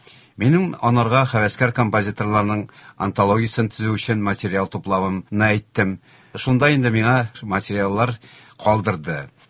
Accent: Naberezhnye Chelny, Tatarstan, Russia; born there; Мин 60-нчы елның 11-нче гыйнварында Чаллыда тудым.

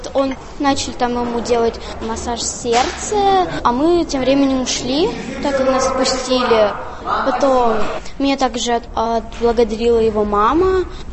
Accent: Naberezhnye Chelny, Tatarstan, Russia; мне 13 лет. Я из Набережных Челнов.

